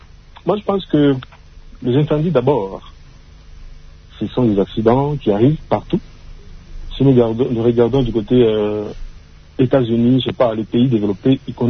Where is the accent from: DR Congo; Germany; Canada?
DR Congo; je suis congolais